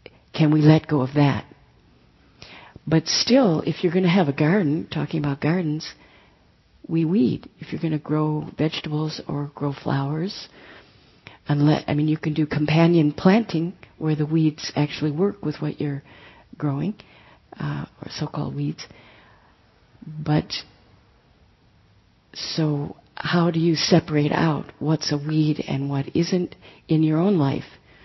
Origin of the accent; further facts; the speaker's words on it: Minnesota, United States; I used to think, I come from Minnesota. For years, being in California, I thought there was something the matter